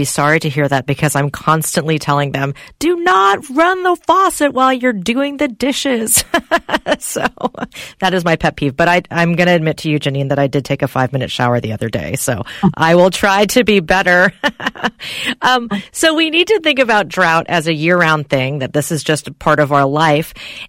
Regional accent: California, United States; So, I mean, I grew up in California and I'm used to this

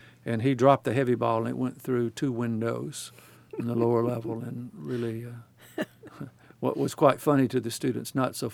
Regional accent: Birmingham, Alabama, United States; Well, I grew up in Birmingham, Alabama, in a little suburb called Sandusky.

